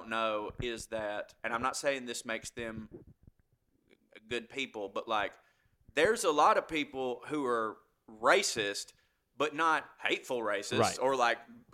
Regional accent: Chattanooga, Tennessee, United States; he's like, where are you from? And I said, Chattanooga, and he goes, 85 South 24, and I was like, yeah

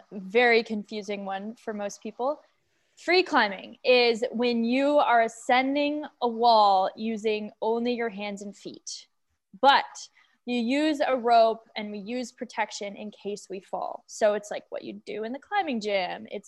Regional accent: Boulder, Colorado, United States; I grew up in Boulder, Colorado. And I grew up skiing and doing gymnastics.

